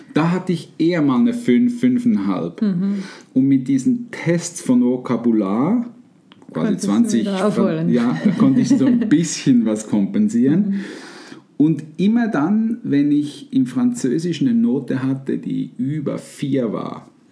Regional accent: Switzerland; das wäre bei uns in der Schweiz nicht so toll

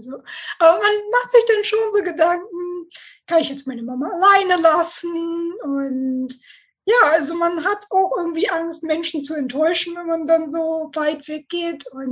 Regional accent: Northern Germany, Germany; ich komme aus Norddeutschland und wir sind halt, wir reden, was wir müssen.

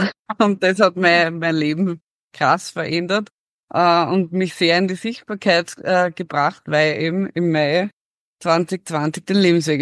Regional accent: Styria, Austria; now in Vienna, Austria; Also ich komme aus der Steiermark, wie man immer hört. 20 Jahre in Wien haben das nicht geändert.

